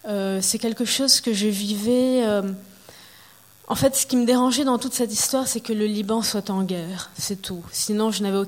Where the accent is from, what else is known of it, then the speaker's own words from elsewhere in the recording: Rome, Lazio, Italy; also born or lived in Paris; je suis née à Paris et j'ai grandi à Rome. J'ai fait toute ma scolarité dans une école française à Rome, une école de catholique.